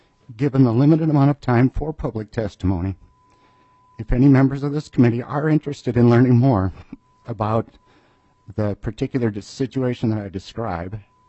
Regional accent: Minnesota, United States; I'm a Minnesotan with a disability.

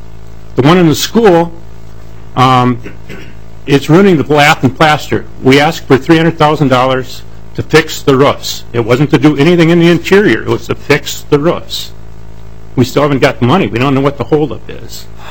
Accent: St. Cloud, Minnesota, United States; I'm from St. Cloud.

